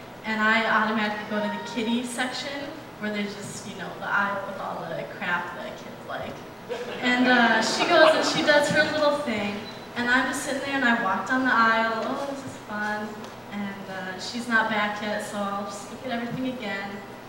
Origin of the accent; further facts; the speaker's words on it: Minnesota, United States; Because I'm from Minnesota, and where I go to church at Pine Grove